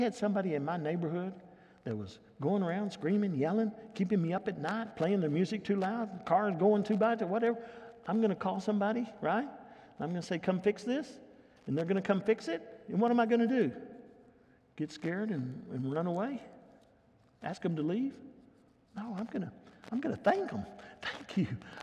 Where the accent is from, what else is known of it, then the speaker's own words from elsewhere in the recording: Lubbock, Texas, United States; It's just like when I was a little bitty growing up in God's country, Lubbock, and I wanted to go outside and ride my bike.